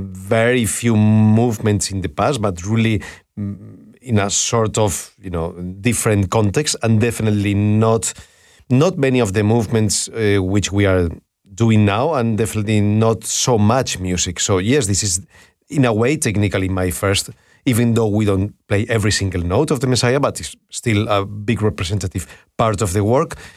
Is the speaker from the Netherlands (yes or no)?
yes; Amsterdam, North Holland, Netherlands; I mean, musically, I grew up in Amsterdam